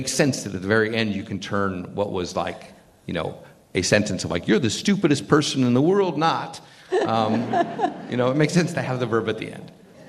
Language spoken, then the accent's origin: English; Midwest, United States; I mean, I am from the Midwest.